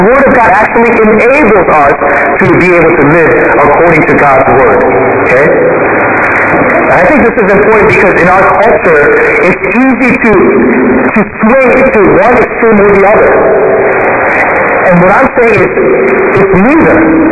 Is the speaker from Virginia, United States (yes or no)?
yes; Virginia, United States; I grew up in Northern Virginia in the late 80s and early 90s.